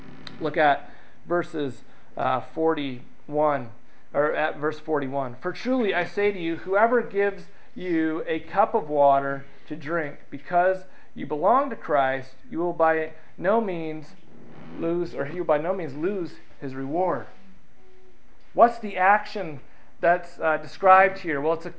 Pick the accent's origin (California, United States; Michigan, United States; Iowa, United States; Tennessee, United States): Michigan, United States; Grand Rapids; I was born in Grand Rapids, Michigan, a place that is filled with many Dutch people. And I remember as a young boy driving around and myself being at least half Dutch